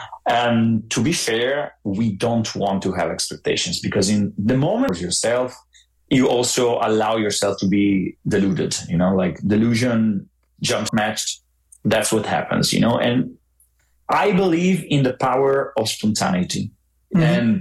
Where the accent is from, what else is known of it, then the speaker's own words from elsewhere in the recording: Italy; and I'm from Italy